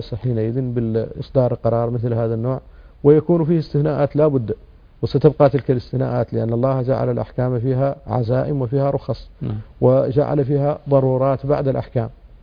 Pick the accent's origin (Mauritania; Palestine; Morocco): Mauritania; عندنا في موريتانيا تقنين المذهب المالكي على وفق المساطر القانونية